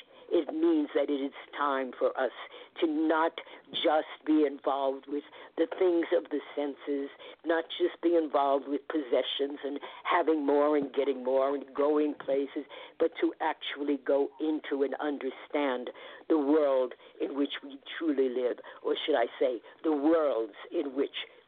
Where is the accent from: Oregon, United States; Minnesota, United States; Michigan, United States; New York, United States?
New York, United States; Queens; now in Connecticut, United States; I was from Queens until I moved to Connecticut, yes.